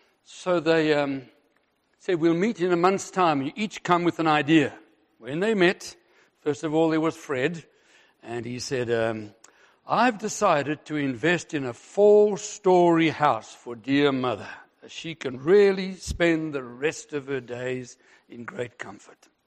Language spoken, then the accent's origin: English; South Africa; I'm from South Africa.